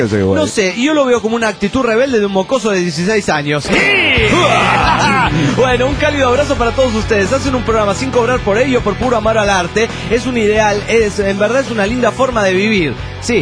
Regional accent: Mexico City, Mexico; now in San Antonio, United States; yo soy chilanga, nací en Mexico City, pero ahora estoy viviendo las tierras de los Spurs

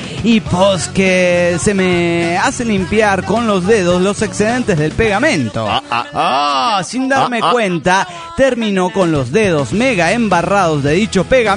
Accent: Mexico City, Mexico; soy el demonio del DF mexicano.

